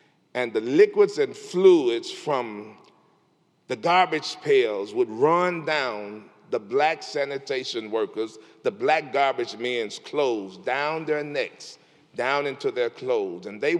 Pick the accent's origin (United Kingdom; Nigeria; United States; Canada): United States; Memphis, Tennessee; I was born in Memphis in 1964, 501 Pontotoc, Apartment C. Now, don't think too good of that. That was the ghetto.